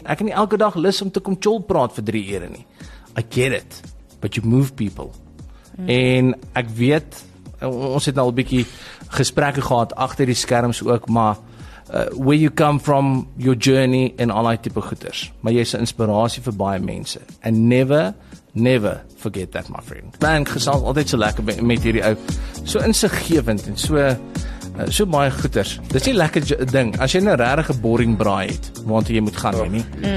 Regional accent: Springs, Gauteng, South Africa; born there; Ek's in Springs gebore.

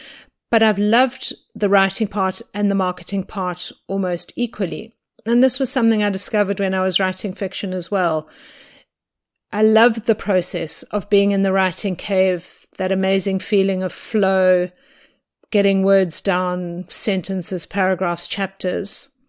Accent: South Africa; now in United States; growing up in South Africa, the terrible leaders that we had at the time

